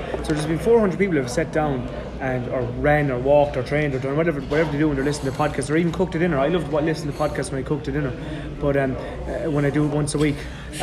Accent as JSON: {"language": "English", "country": "Ireland", "said": "we are local, but we're if I put it, we're Irish local, so it's about the locality."}